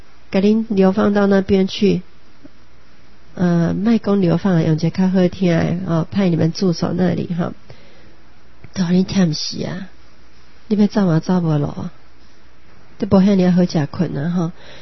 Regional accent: Taiwan; 我们台湾人必须要努力的

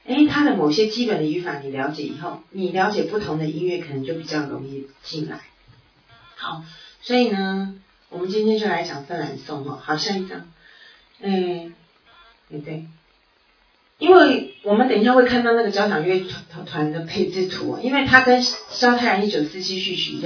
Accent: Taiwan; 因为我们台湾人当然一定要知道

